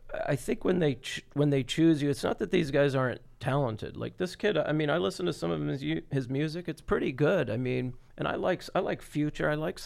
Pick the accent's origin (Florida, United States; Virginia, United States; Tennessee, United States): Florida, United States; he's from Florida. I'm from Florida.